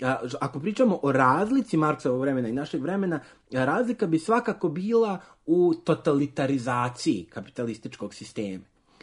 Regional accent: Serbia; kada dolazimo mi iz Srbije koji imamo vrlo sličan odnos prema životu

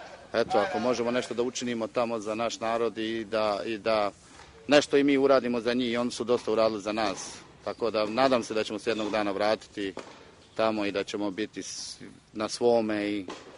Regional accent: Novi Travnik, Central Bosnia Canton, Bosnia & Herzegovina; also born or lived in Prijedor; now in Appleton, United States; Ja sam iz Novog Travnika, otišao sam za Prijedor. U Prijedoru smo bili neki 10 godina i onda smo došli 2003. u Ameriku. Ovdje smo se preselili i evo, tu smo se snašli u Appletonu.

